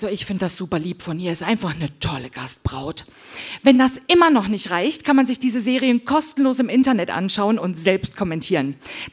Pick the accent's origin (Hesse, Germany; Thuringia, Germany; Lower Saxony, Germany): Thuringia, Germany; ich komme auch aus Thüringen, wir kommen nicht so viel rum.